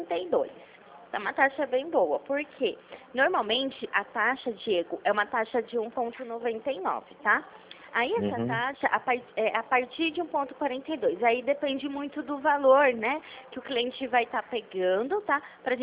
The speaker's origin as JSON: {"language": "Portuguese", "town": "Pirassununga", "region": "São Paulo", "country": "Brazil", "said": "sou de Pirassununga"}